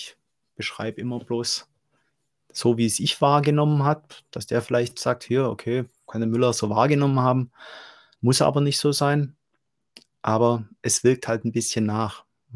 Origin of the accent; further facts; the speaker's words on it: Germany; Ich weiß, es ist immer schwierig, als Deutscher zu vertrauen.